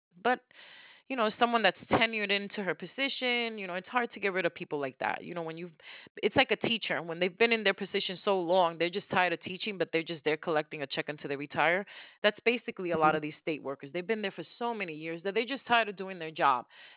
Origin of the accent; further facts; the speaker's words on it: New York, United States; I'm a community person … born and raised in New York. I'm for the people, and we're going to get this.